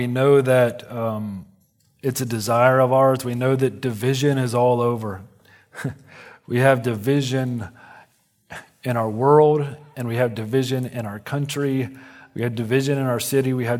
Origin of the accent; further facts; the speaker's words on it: North Carolina, United States; But if you walk around the campus of a little college near my hometown called Lees McRae